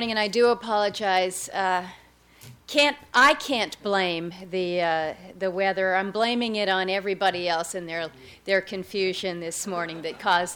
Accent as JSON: {"language": "English", "region": "Alaska", "country": "United States", "said": "the ties between my home state of Alaska and our neighbors in Japan"}